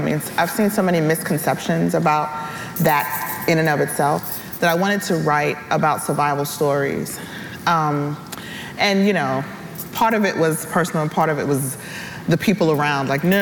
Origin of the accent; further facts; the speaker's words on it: New York, United States; I grew up in New York. I'm from the Bronx.